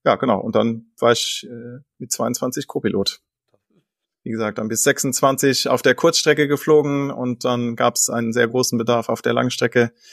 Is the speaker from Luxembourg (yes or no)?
yes; Luxembourg; oder ich bin ja ein Luxemburger und bin in Luxemburg groß geworden